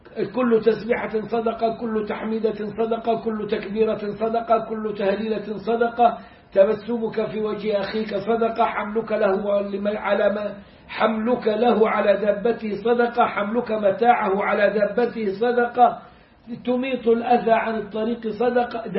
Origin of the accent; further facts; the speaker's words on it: Egypt; now in Turkey; مساجد تركية عشان الاقي مسجد، بس مسجد يكون ملتزم بهدي النبي عليه الصلاة والسلام، زي مساجد اهل السنة عندنا في مصر كده، الجمعية الشرعية وانصار السنة والمساجد الحلوة دي، مفيش.